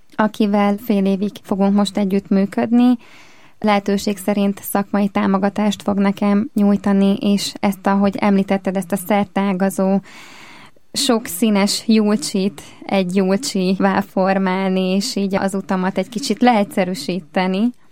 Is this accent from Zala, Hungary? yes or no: yes; Tekenye, Zala, Hungary; Tekenyét, szülőfalumat, kisfalumat, kicsinyfalumat, Tekenyét, ahol mi is pont a héten szüreteltünk a családommal.